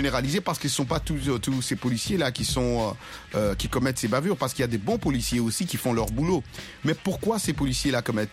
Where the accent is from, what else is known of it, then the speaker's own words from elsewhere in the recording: Washington, District of Columbia, United States; On vient de Washington, D.C. On descend à Dakar.